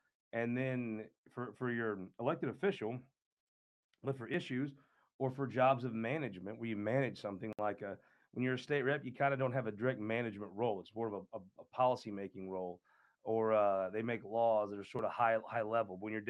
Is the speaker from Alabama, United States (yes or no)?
no; Missouri, United States; I'm from St. Charles County.